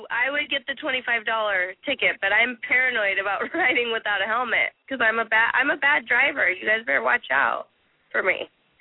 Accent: Littleton, Colorado, United States; also born or lived in Englewood; Yeah, I'm from Colorado. I was reading it last week when you were on, and I was born in Inglewood, but I lived in Littleton for like 14 years.

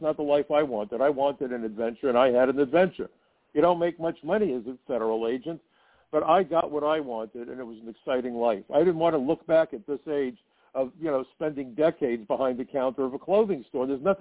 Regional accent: New York, United States; I'll be honest. I'm a New Yorker.

